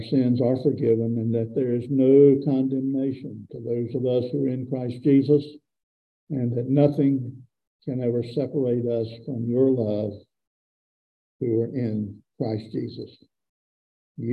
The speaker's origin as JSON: {"language": "English", "country": "United States", "said": "I mean, I'm American. That's one thing going for me, or it used to be."}